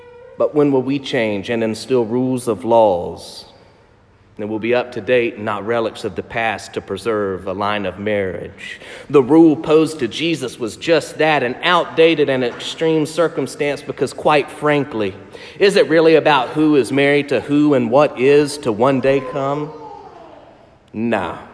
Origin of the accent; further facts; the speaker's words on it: South Carolina, United States; I'm from South Carolina.